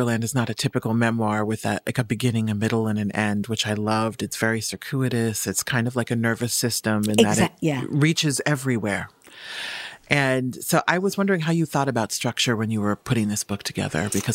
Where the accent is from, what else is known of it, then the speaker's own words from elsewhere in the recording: Omaha, Nebraska, United States; Yes. Yeah, Omaha, Nebraska.